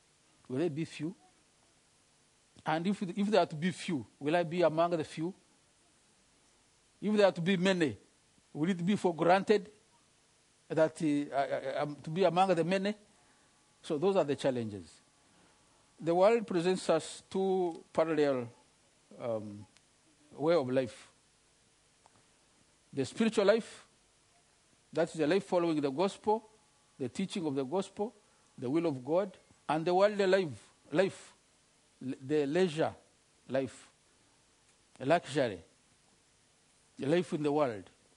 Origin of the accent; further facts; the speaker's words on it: Western Region, Uganda; now in Australia; I come from Uganda, Western Uganda.